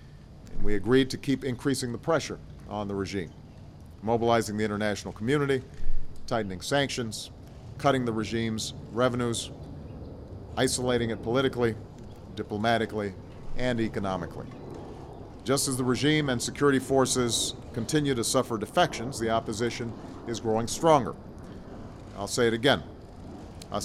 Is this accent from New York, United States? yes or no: no; Chicago, Illinois, United States; at the upcoming NATO summit in my hometown of Chicago